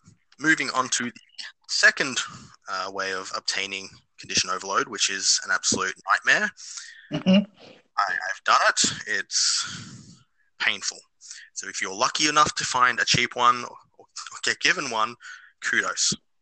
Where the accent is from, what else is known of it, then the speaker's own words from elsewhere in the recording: Australia; I'm Australian, all right? Don't hold against me.